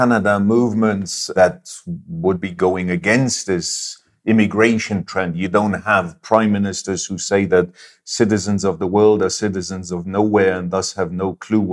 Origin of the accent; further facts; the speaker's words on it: Luxembourg; I mean, we Luxembourgers certainly couldn't agree more with you about diversity being important.